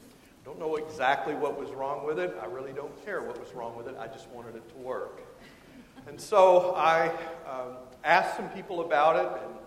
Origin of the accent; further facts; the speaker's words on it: Texas, United States; You know, I'm from Texas, and rebooting to me means something that probably doesn't mean to you.